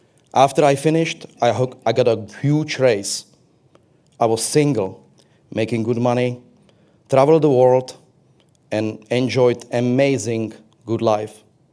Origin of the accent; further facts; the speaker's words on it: Czechia; So I grew up in Czech Republic, in German-French family, during the deep era of communism.